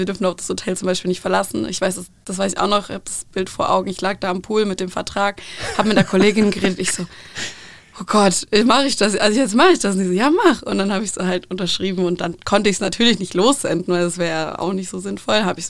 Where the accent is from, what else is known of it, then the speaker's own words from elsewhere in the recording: Sweden; German is a second language; Ich habe es nicht so mit dem Deutsch, ich bin ja in Schweden aufgewachsen.